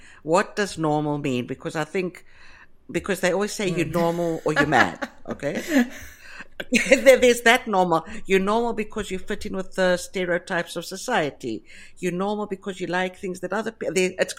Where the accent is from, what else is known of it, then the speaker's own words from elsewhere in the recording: South Africa; one of the other nice parts of the South Africa we both grew up in is the diversity.